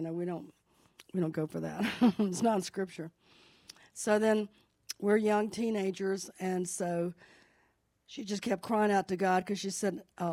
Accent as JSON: {"language": "English", "town": "Laurel", "region": "Mississippi", "country": "United States", "tie": "born or raised there", "said": "little bitty Laurel, everybody knows Laurel now. That's my hometown, the hometown show."}